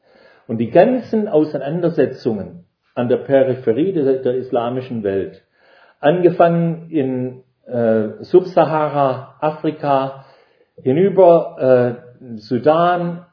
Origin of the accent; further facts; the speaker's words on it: Ontario, Canada; now in Germany; In meiner Heimat in Kanada, in Ontario, in der Provinz Ontario